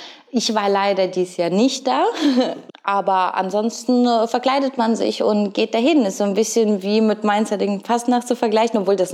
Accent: Ukraine; Ich komme aus der Ukraine

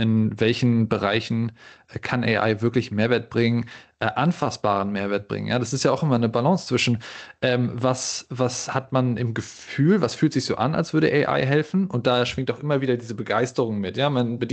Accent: Düsseldorf, North Rhine-Westphalia, Germany; Ich bin geborener Düsseldorfer, habe mich dann für die Physik entschieden

